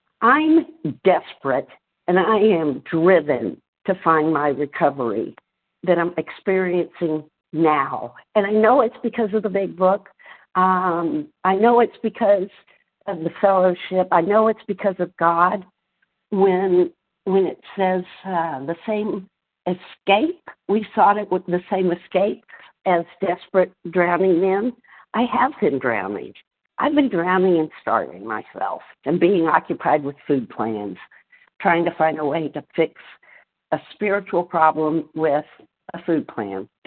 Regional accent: Texas, United States; Hi, y'all. … from Texas.

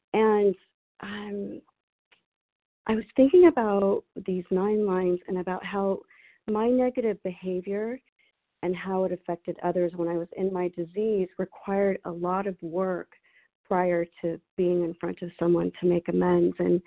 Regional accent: California, United States; Yes. Hi, I'm from California.

